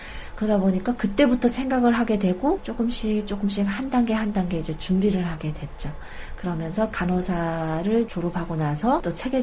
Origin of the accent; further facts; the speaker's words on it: North Korea; 북한에서 오신 저희 고향분들